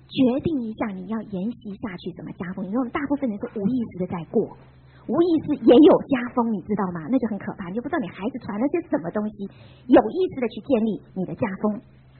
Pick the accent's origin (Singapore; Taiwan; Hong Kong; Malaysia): Taiwan; 因为我家是台湾的所谓的外省人的第二代，我爸爸妈妈是很早就到台湾来了